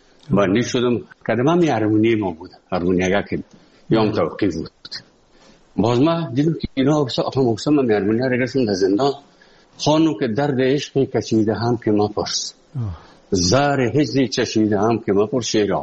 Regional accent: Afghanistan; moved away as an adult; also born or lived in Moscow; اونجا از افغانستان برآمدیم آمدیم سه مسکو 4 سال مسکو

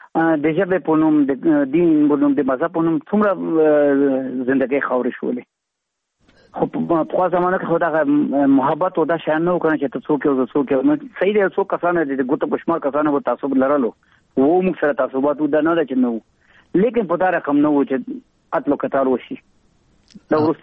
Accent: Afghanistan; موږ د افغانستان یو، افغانان یو، موږ ته افغانستان خپل وطن ده.

